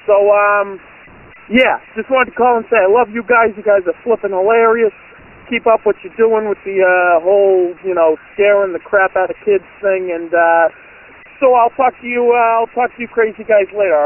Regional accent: Cape Cod, Massachusetts, United States; Or, whatever. I'm from Cape Cod, Massachusetts.

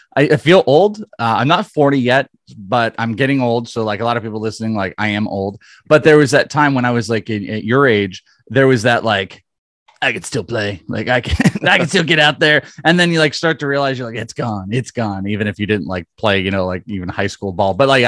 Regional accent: California, United States; now in Arizona, United States; I moved into the early 90s. I'm from the Bay Area. I grew up as an A's fan and a Giant, kind of a Giants fan, A's fan, that type of stuff, Bay Area stuff, and then moved out here.

